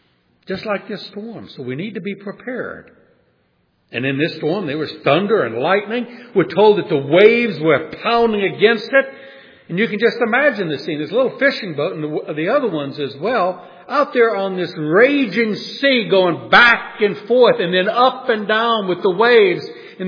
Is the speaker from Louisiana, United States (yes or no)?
yes; New Orleans, Louisiana, United States; I grew up in New Orleans, and we were hit by several very major hurricanes.